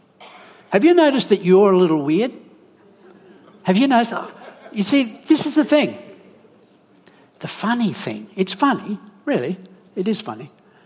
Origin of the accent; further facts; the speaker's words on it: Egypt; I grew up in Egypt where there are heaps of them.